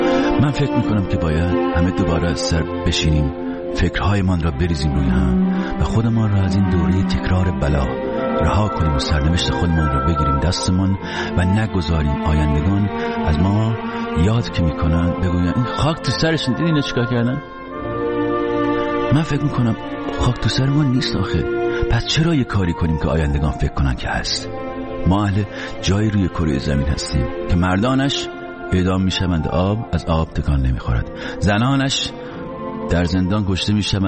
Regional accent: Iran; born or raised there

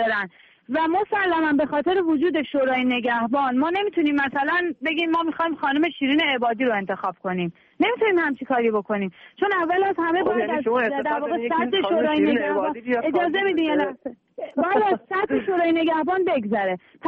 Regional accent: Iran; من دانشجو بودم، من از ایران اومدم. من در واقع ایران زندگی کردم.

